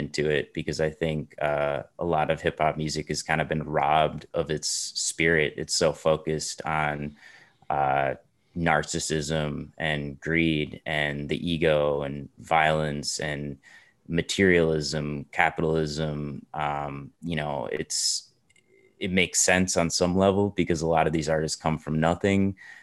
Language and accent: English; Minnesota, United States; a lot of it from my hometown in Minnesota.